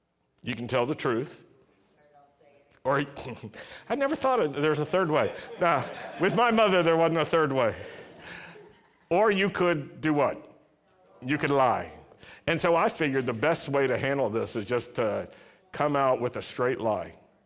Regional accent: Virginia, United States; Now, this was hard growing up in Virginia and growing up at a time when fireworks were readily available around the 4th of July

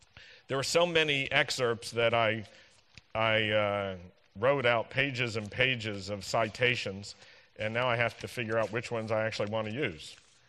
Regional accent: Roanoke, Virginia, United States; when I was a young boy growing up in Roanoke, Virginia, Easter was not my favorite time.

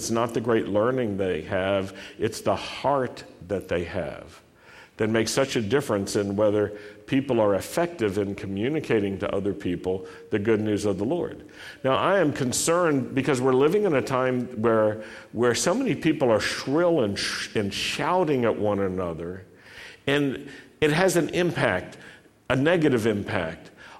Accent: Roanoke, Virginia, United States; But I grew up in Roanoke, and I remember hearing the bad news so often as a little Jewish boy.

